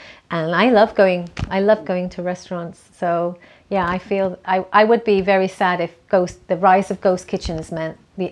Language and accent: English; United Kingdom; I mean, I'm British, so that means French fries